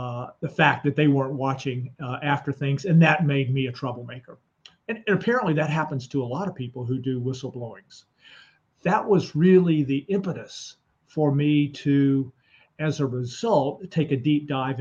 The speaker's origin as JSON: {"language": "English", "region": "North Carolina", "country": "United States", "moved": "yes", "lives_now": "California, United States", "said": "In 1972, I moved from North Carolina, which is on the East Coast of the United States, to California and to the San Francisco Bay Area."}